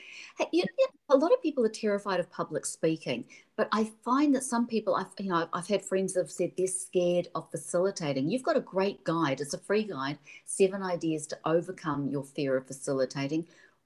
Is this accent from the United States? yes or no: no; New Zealand; accent: Kiwi; how phenomenal he is at translating my Kiwi accent into, I hope, perfectly understandable Russian